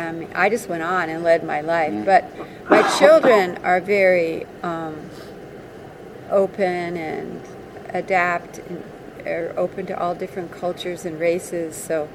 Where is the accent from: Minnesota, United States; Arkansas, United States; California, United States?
Minnesota, United States; Duluth; now in Nashville, United States; So I grew up working class in Duluth, Minnesota, and my dad had his opinions because he was in World War II and had worked in Africa.